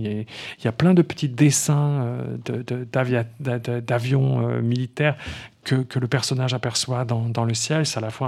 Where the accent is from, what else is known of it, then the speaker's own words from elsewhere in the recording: Grand Est, France; Moi, j'étais libraire longtemps à Strasbourg, puisque je suis originaire de l'Est